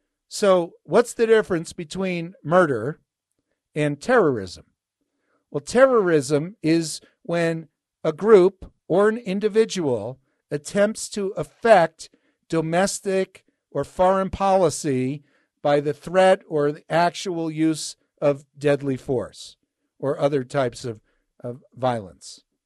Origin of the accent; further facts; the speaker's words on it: Hawthorne, New Jersey, United States; we grew up in New Jersey, in Hawthorne, New Jersey, and sort of on High Mountain, that geologic feature, two-story home.